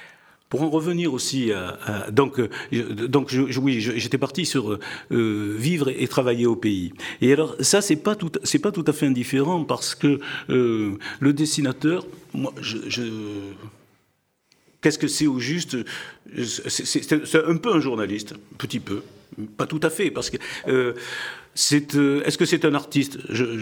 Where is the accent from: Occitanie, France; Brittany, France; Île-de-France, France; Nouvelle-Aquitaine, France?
Nouvelle-Aquitaine, France; Bordeaux; born there; Et alors moi, qui suis un Basque de la diaspora, qui suis un Basque, mes parents sont Basques et je suis né à Bordeaux